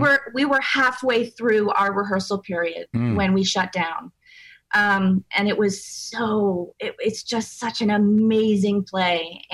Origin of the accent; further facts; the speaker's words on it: New England, United States; I grew up in New England, so I great driver, and I'm still scared to drive in Manhattan.